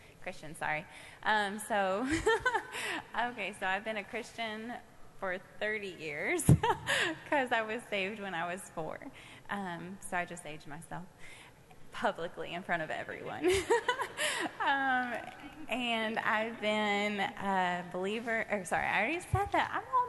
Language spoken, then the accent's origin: English; Orlando, Florida, United States; also born or lived in Indianapolis / Louisville; So I have grown up all my life in major cities. I was born and raised in Orlando, and I've lived in Indianapolis and Louisville.